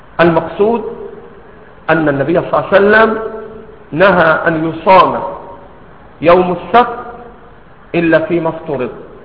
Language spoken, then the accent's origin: Arabic; Egypt; إحنا عندنا في مصر